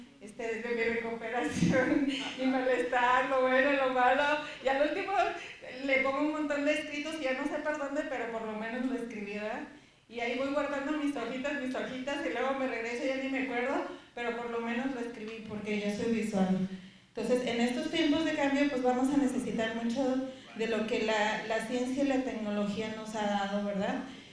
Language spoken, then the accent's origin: Spanish; California, United States; Soy del Distrito 20, del área 6, del norte de California.